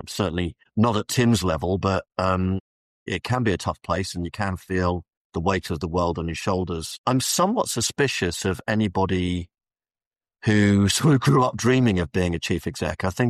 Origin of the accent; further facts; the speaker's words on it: Felixstowe, East of England, United Kingdom; I was brought up in Felixstowe, which you may be familiar with. It's in Suffolk. It's a very, very big container port.